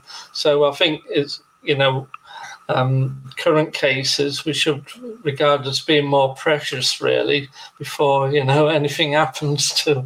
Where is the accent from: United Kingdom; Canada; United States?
United Kingdom; And being a British ufologist or a European ufologist, we tend to look at the social and psychological aspects of UFOs, whereas in the States, it tends to be more an extraterrestrial viewpoint.